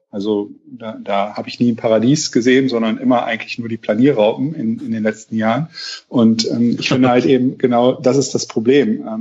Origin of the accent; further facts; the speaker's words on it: Rhineland, Germany; weil FCA ist in meiner Arroganz ja als Rheinländer mit so vielen Vereinen um mich herum, ist so ein Egalverein.